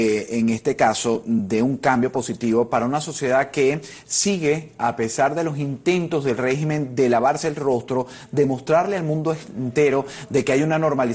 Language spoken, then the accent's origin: Spanish; Venezuela; Pero seguimos como venezolanos no entendiendo que nos estamos enfrentando a una dictadura